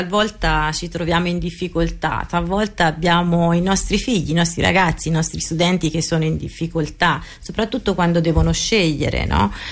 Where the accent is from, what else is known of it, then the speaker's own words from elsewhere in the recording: Cortona, Tuscany, Italy; sono di Cortona e quindi conosco la maggior parte delle famiglie